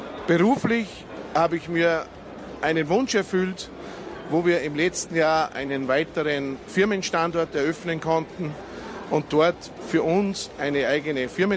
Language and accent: German; Krispl, Salzburg, Austria; Ja, natürlich bin ich am liebsten in Grispelgeisau in meiner Heimatgemeinde.